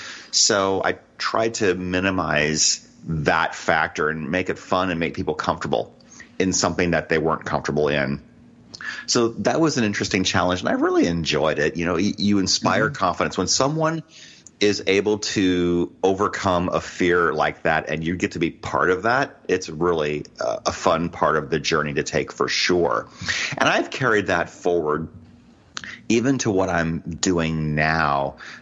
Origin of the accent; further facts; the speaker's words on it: Iowa, United States; So I grew up in Iowa in a small rural farming town.